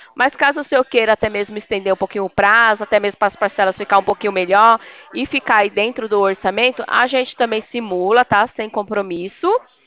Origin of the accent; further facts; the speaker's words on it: Presidente Prudente, São Paulo, Brazil; eu sou daqui de Prudente